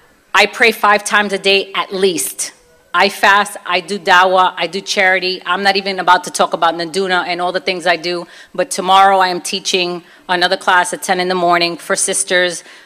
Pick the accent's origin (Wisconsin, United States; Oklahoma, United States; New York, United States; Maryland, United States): New York, United States; I come from Bronx, Brooklyn street life and corporate life.